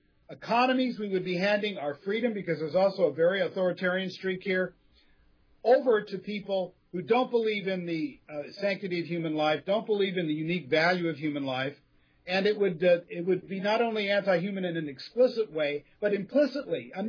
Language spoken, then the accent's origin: English; California, United States; You're in my backyard. In my backyard. I'm from California.